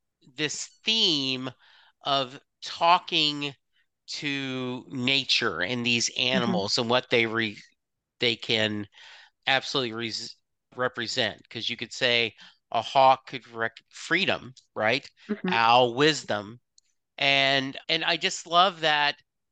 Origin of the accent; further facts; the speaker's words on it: the South, United States; I have a basic fear of snakes, right? I was raised in the South.